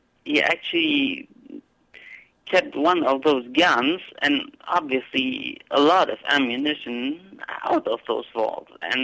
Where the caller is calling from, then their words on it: Bremen, Germany; from Germany, actually.